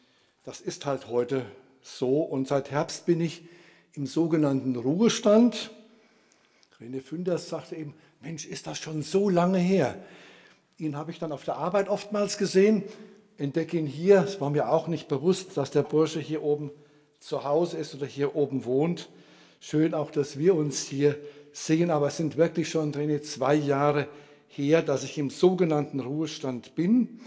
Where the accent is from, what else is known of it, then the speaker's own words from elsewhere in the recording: Bottenhorn, Hesse, Germany; born there; moved away; Geboren bin ich in Bottenhorn. Wer hat denn schon mal was von Bottenhorn gehört? Ah ja, da kommt man der Sache etwas näher, aber ich bin schon lange weg.